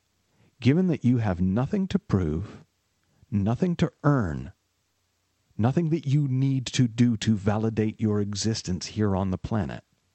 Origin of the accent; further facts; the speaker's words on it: United States; I knew they had a little thing about my being American over there.